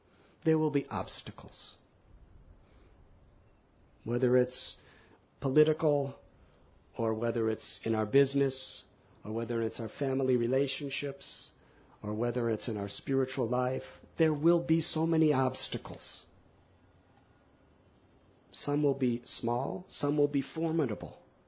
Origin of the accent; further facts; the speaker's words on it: Illinois, United States; he was from Ohio, I was from Illinois, it's the next state.